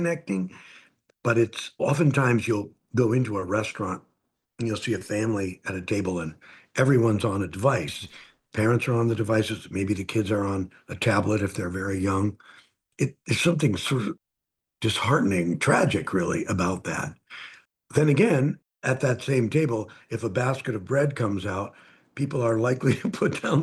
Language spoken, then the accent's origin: English; Green Bay, Wisconsin, United States; born or raised there